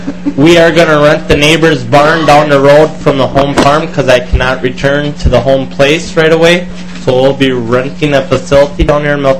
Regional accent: Hanover, Minnesota, United States; I'm from Hanover, Minnesota.

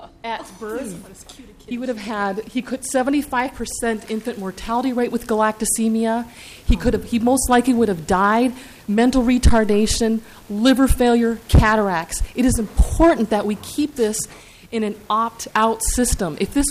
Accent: Brooklyn Park, Minnesota, United States; I am a parent from Brooklyn Park.

